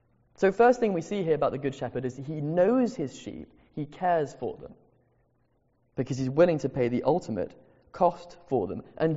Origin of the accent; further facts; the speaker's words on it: Madagascar; when I was growing up in Madagascar, there was a time when we were threatened by a gang that was in the area